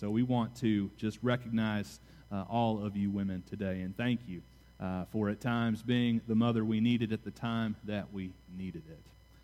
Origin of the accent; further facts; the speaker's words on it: Louisville, Kentucky, United States; At my home church, growing up in Louisville, every Mother's Day and Father's Day, it was the tradition and the custom to have three mothers come and to share what it meant to be a mom